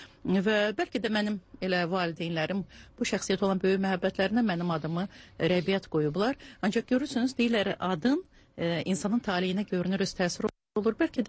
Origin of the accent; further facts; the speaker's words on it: Kalbajar, Kalbajar District, Azerbaijan; born there; also born or lived in Shusha; Şuşa mənim uşaqlığımdır, Şuşa mənim gəncliyimdir. Özüm zatən hərbçi olduğuna görə, Kəlbəcərdə işlədiyinə görə mən Kəlbəcərdə doğulmuşam.